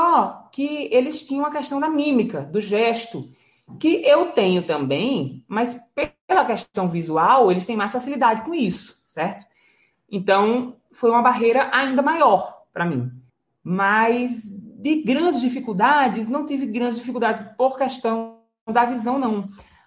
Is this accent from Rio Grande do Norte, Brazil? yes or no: yes; Natal, Rio Grande do Norte, Brazil; Eu sou de Natal, Rio Grande do Norte